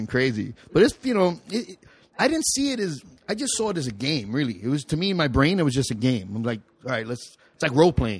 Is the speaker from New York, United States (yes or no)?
yes; New York, United States; accent: East Coast; especially because it was just a few years out of New York, so I still sounded like I'm from the East Coast